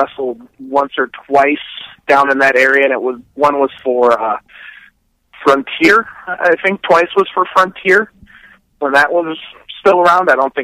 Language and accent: English; Milwaukee, Wisconsin, United States; I grew up in the Milwaukee area, and I got into like ECW when that was on TNN